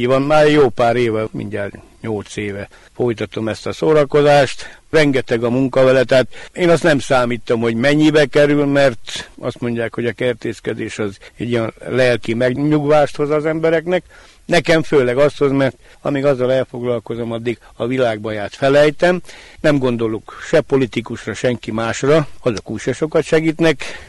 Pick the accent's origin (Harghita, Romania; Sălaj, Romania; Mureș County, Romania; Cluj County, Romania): Mureș County, Romania; nyugdíjas, itt élek nyárát Szentklászon, itt születtem, és gyakorlatilag nagy részét az életemnek itt éltem